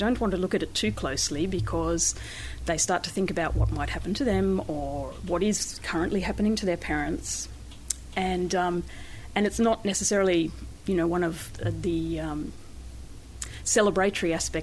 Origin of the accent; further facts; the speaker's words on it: Australia; And I, as an Australian, was sitting there wondering why long-term care insurance was so successful in France